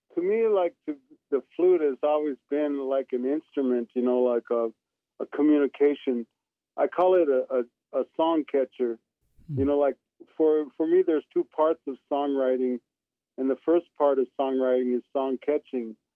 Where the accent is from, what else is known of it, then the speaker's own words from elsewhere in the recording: Minnesota, United States; I'm from the Iron Range in northern Minnesota